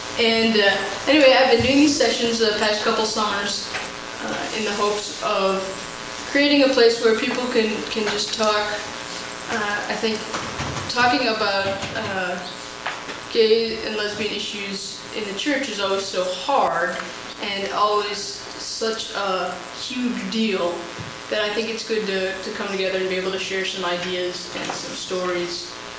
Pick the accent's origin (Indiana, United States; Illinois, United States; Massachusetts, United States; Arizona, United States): Arizona, United States; Phoenix; also born or lived in Houston, Texas; And I grew up in Phoenix and went to school in Houston, Texas, at Rice University.